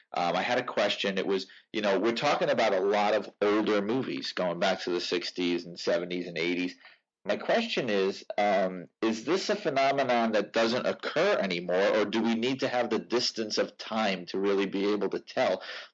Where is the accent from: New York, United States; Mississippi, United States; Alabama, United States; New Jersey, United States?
New York, United States; I grew up in New York, so we actually had Zachary, which is slightly before my time.